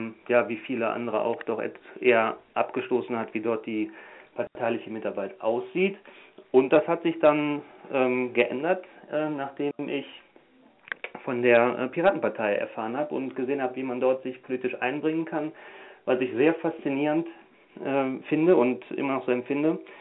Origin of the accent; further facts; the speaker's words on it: Cologne, North Rhine-Westphalia, Germany; now in Viersen, Germany; Ich bin 37 Jahre alt, geschieden, keine Kinder. Ich bin Kölner gebürtig, bin dort zur Schule gegangen, Abitur gemacht, dann eine Banklehre absolviert und dann in Köln Jura studiert. Bin jetzt auch als Anwalt tätig und wohne und arbeite in Viersen am Niederrhein.